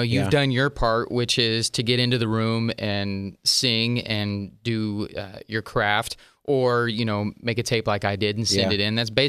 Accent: Kansas City, Kansas, United States; Yeah, I grew up in Kansas City, Kansas, okay. and went to high school there

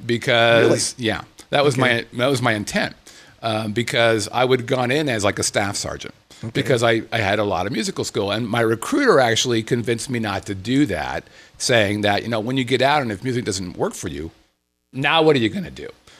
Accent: California, United States; Because I'm from Southern California.

